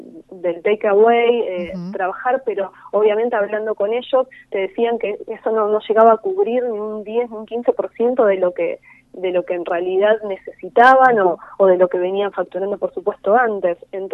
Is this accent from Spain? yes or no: no; Lanús, Buenos Aires Province, Argentina; que los dos somos de Lanús